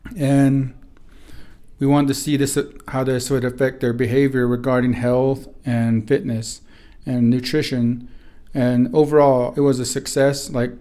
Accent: Black Mesa, Arizona, United States; and I'm originally from Black Mesa, Arizona, in the Four Corners, and I grew up dryland farming and raising livestock.

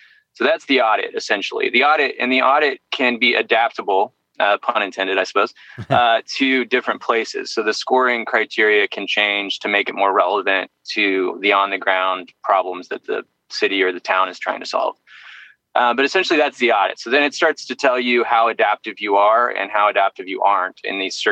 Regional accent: Missouri, United States; I was just recently in my hometown in southern Missouri

